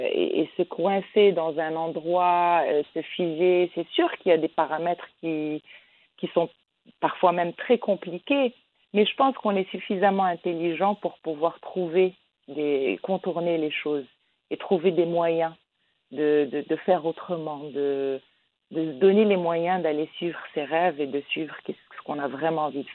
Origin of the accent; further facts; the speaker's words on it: Rabat, Rabat-Salé-Kénitra, Morocco; je viens de Rabat